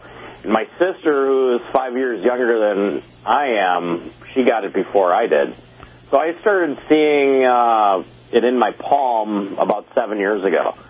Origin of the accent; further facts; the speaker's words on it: Minnesota, United States; I grew up in Minnesota, so I had 7 months off